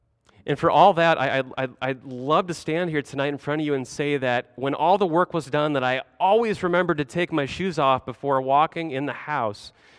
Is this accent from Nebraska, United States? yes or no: yes; Nebraska, United States; being reminded in a number of different ways, places, and occasions of home, my home state of Nebraska.